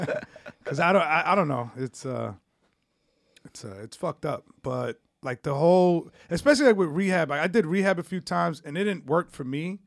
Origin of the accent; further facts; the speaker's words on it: Yonkers, New York, United States; also born or lived in Long Island; I'm originally from Yonkers, but I moved out there as a teen.